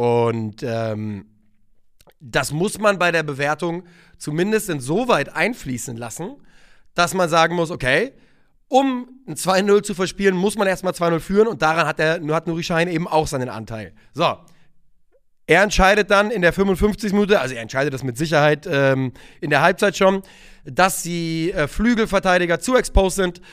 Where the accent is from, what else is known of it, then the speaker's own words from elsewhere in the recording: Germany; Als nächstes muss ich sagen, ich bin Deutscher.